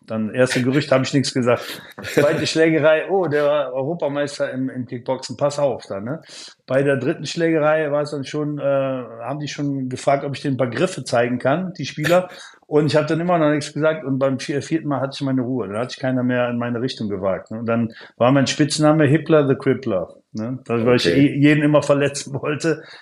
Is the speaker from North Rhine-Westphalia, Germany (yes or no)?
yes; Cologne, North Rhine-Westphalia, Germany; born or raised there